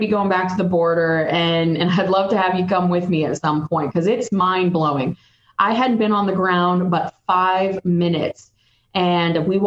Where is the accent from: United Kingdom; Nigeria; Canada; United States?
United States; Florida; And it is truly an honor and privilege to serve my hometown and my friends, family and neighbors and constituents in North Central Florida.